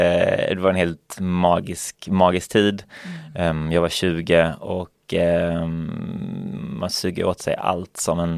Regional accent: Malmö, Skåne, Sweden; jag är från Malmö.

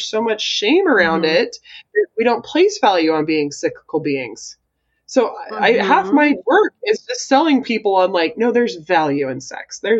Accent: Idaho, United States; I grew up in Idaho, which is a very practical state.

